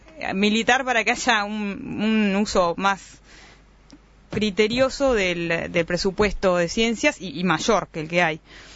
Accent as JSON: {"language": "Spanish", "country": "Argentina", "moved": "yes", "lives_now": "Uruguay", "said": "Sí, y uruguaya."}